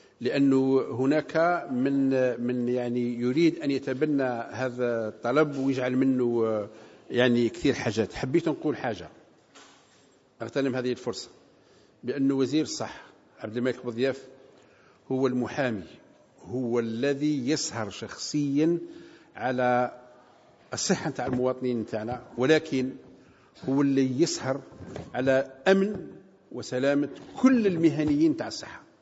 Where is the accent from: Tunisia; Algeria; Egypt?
Algeria; إحنا جزائريين